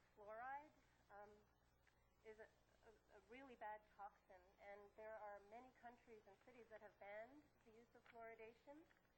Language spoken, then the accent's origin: English; Los Osos, California, United States; from Los Osos.